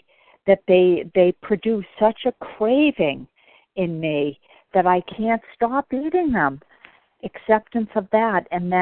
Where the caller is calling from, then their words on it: Bedford, Massachusetts, United States; I'm calling from Bedford, Mass.